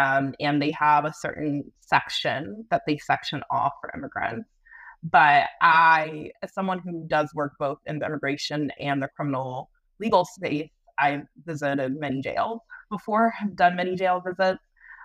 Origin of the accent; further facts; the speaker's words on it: Virginia, United States; But I drove, you know, growing up in Virginia.